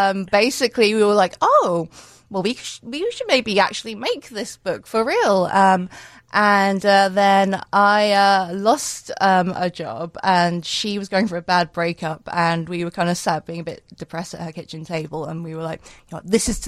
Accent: London, United Kingdom; moved away as an adult; now in United States; I am originally from London, specifically Wimbledon, and I came here because I married an American.

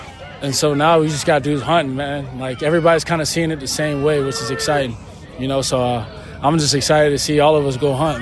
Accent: Florida, United States; This ain't hot, man. I'm from Florida. This is a light day.

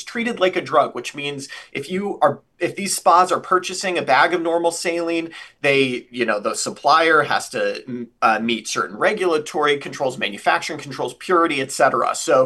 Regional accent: Connecticut, United States; And I've seen these IV so-called hydration spas springing up all over my home state of Connecticut as well.

